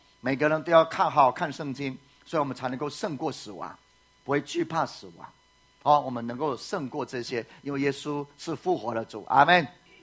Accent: Puli, Nantou County, Taiwan; 我小时候住在埔里啊，

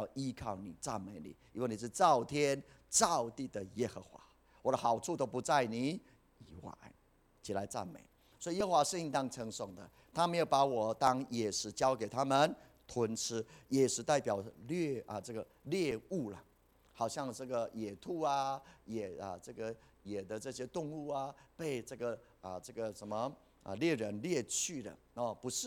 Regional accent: Puli, Nantou County, Taiwan; 那网罗我知道，因为我在埔里长大，以前我也买过很多鱼

